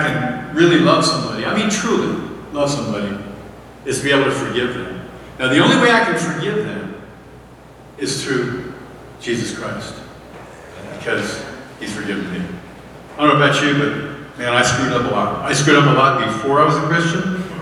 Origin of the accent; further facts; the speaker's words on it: Pennsylvania, United States; I grew up near Philadelphia, and the slogan was, get even.